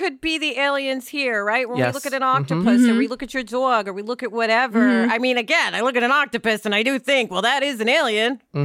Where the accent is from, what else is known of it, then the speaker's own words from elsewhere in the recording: New York, United States; I do love the optimism because I'm a New Yorker, right?